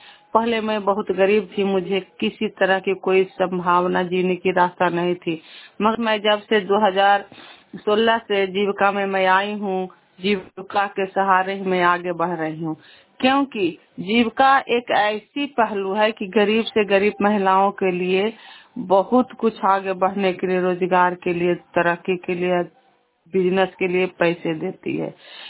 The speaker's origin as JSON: {"language": "Hindi", "region": "Bihar", "country": "India", "said": "घर पर पनौसा, पोस्ट मच्छल दीहा, जिला नालंदा, प्रखंड नूरसराय के निवासी हूँ।"}